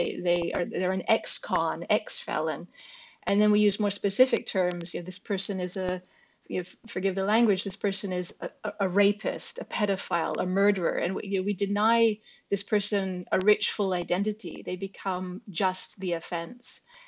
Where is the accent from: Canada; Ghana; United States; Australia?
Canada; moved away as an adult; now in England; So I grew up in Canada and studied at McGill before coming over to England to study at Cambridge and Oxford, and then got a job and stayed, as Naomi said, for 20 years.